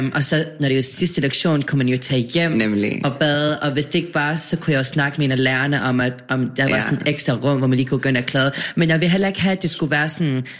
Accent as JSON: {"language": "Danish", "town": "Aarhus", "region": "Central Denmark Region", "country": "Denmark", "tie": "born or raised there", "said": "jeg er født og opvokset i Aarhus."}